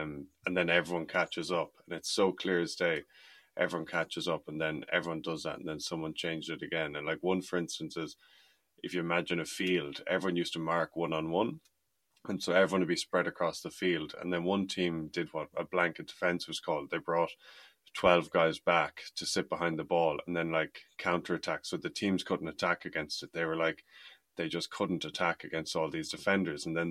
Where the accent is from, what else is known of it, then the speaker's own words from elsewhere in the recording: Ireland; I'm from Ireland and Gaelic football's big there